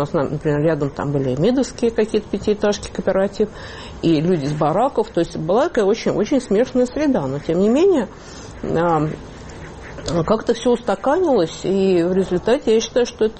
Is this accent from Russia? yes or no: yes; Moscow, Russia; я выросла в пятиэтажке в Измайлово. Бывали такие периоды в моей жизни, когда я куда-то выезжала, но я неизменно возвращалась в пятиэтажку, сейчас живу в ней.